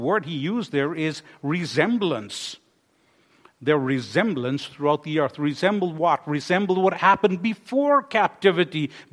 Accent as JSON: {"language": "English", "country": "Guyana", "tie": "born or raised there", "said": "He killed 918 people in my home country in that murder-suicide back in 1978."}